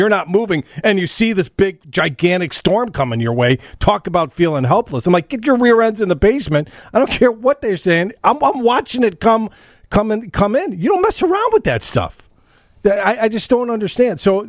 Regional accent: Chicago, Illinois, United States; And I'm from Chicago, right? This guy lives in Oklahoma.

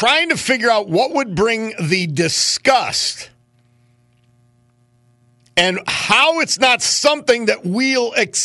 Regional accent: Dunmore, Pennsylvania, United States; So illegal immigration hit home in my, my hometown, but it's not where I live now, of Dunmore yesterday.

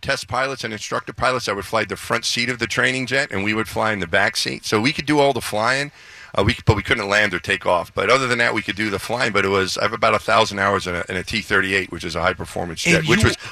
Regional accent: Franklin Square, New York, United States; now in Houston, United States; From Long Island. That's where I grew up, just outside of the city.

